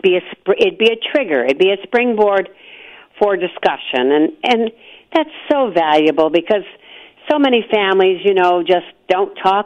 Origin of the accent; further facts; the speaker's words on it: Los Angeles, California, United States; we're captive audience from Santa Barbara back to Los Angeles where we lived.